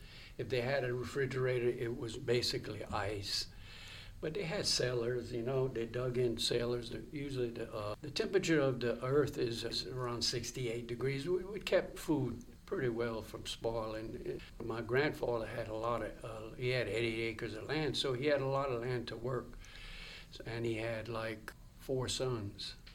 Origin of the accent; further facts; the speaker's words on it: Church Point, Louisiana, United States; because, you know, I grew up in the Church Point. It wasn't much of a city, but I spent a lot of time in the country doing country things.